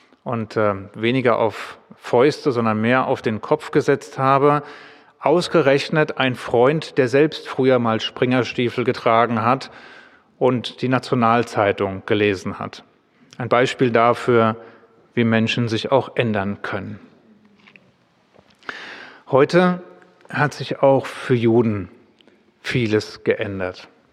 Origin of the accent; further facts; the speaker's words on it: Darmstadt, Hesse, Germany; Ich bin aufgewachsen in Darmstadt. Ich bin zur Schule gegangen in Darmstadt, damals ans Ludwig-Georgs-Gymnasium.